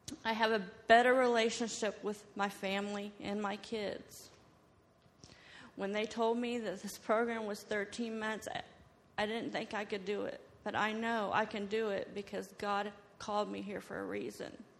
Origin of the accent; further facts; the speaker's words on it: Butler, Missouri, United States; Like I said … I'm from Butler, Missouri.